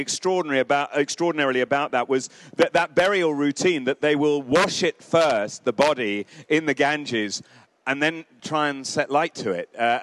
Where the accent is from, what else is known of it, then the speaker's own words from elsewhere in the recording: Fulham, London, United Kingdom; Like, I come from Fulham.